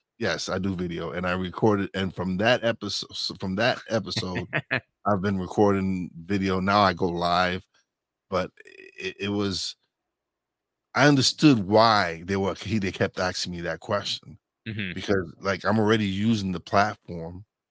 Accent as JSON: {"language": "English", "town": "Brooklyn", "region": "New York", "country": "United States", "said": "Because I'm like, man, I would have never, I'm a kid from Brooklyn. I don't know celebrities like that."}